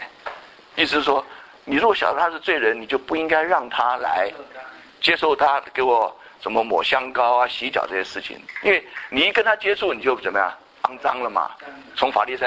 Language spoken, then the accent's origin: Chinese; China; 他们觉得税吏好像是犹太人里面的奸臣一样，我们中国人叫汉奸